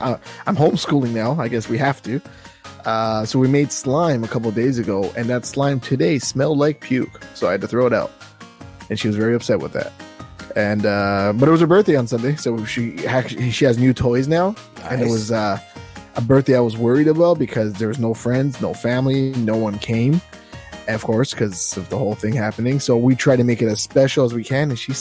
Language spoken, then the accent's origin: English; Canada; as a Canadian, hey, I'm like, America's so crazy.